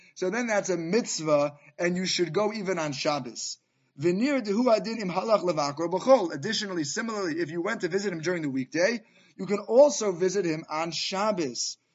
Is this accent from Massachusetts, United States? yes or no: no; Queens, New York, United States; I remember growing up in the Young Israel Jamaica States community in Queens